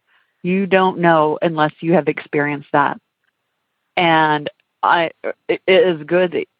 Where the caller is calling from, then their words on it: Texas, United States; I'm calling from Texas.